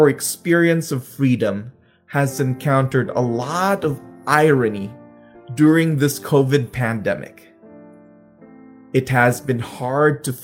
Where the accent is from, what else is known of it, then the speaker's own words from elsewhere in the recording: Quezon City, Metro Manila, Philippines; now in Sacramento, United States; I was born and raised in Quezon City, Metro Manila, Philippines. Higit 7,000 milya ang layo sa Sacramento. Before migrating here in 1998